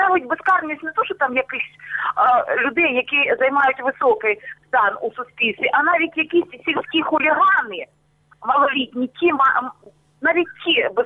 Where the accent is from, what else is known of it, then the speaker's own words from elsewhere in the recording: Luhansk Oblast, Ukraine; я з Луганщини, місто Стародіб.